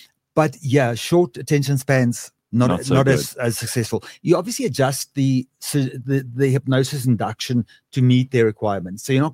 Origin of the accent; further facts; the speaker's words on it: South Africa; I'm a South African. I can't do this. I packed my bags. 2 years later, I came back.